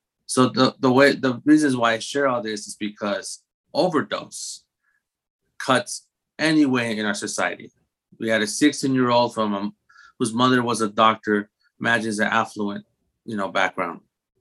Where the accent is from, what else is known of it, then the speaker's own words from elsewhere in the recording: Guatemala; my background, you know, I'm from Guatemala, so Latinx background.